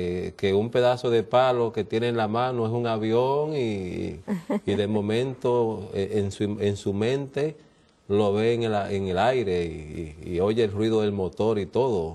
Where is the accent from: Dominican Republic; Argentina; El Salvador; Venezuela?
Dominican Republic; also born or lived in New York / Puerto Rico; now in United States; yo soy oriundo, nacido en la República Dominicana y me desarrollé como hombre principalmente en Nueva York y Puerto Rico.